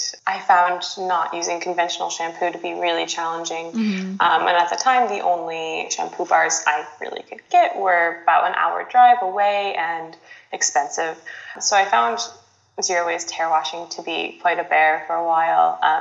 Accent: United States; now in Ireland; Yeah, so say I'm 23. I'm an American currently living in Ireland.

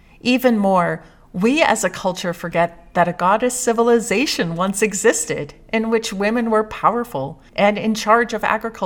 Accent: Cape Cod, Massachusetts, United States; It's something I did not grow up doing since I am from Cape Cod, and apple orchards for sure are not something that you find in great mass.

